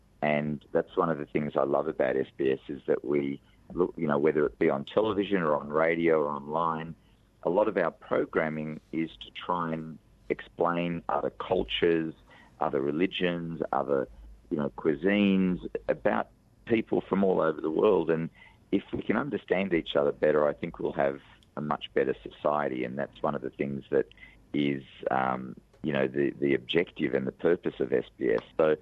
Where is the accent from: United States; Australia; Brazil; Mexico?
Australia; yes, I'm Australian first, but I don't think I would be who I was without the Egyptian culture and the Egyptian values that my parents instilled in me.